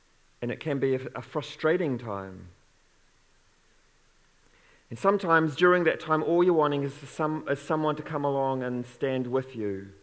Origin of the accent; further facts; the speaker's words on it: Te Arawa, East Cape, New Zealand; I grew up in Te Arawa, right on the East Cape, a town of 200 people. And when I came to Nainai at the age of 10, I knew I was different.